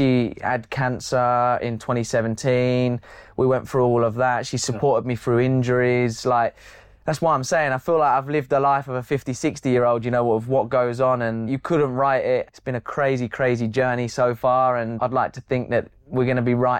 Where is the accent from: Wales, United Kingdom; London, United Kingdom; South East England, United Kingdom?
South East England, United Kingdom; Dover; I'm a lad, like I said. I'm a person from Dover. It's not the most glorious of places, but it's where I was born